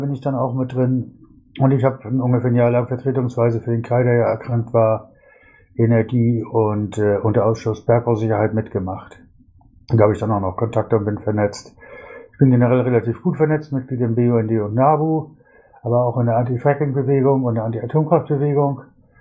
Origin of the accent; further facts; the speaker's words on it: Schleswig-Holstein, Germany; ich bin ursprünglich Schleswig-Holsteiner, 2005 ins Ruhrgebiet gezogen.